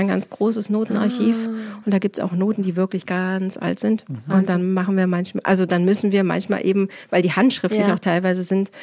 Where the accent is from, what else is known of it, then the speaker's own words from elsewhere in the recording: Hesse, Germany; also born or lived in Bogotá; ursprünglich bin ich in Hessen aufgewachsen und geboren bin ich sogar in Südamerika.